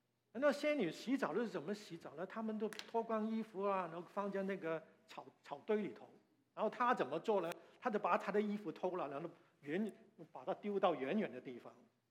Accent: China; 我们中国人还有句说话

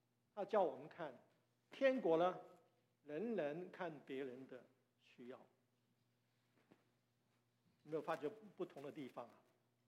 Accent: Guangdong, China; 我们广东人有句话叫做什么？

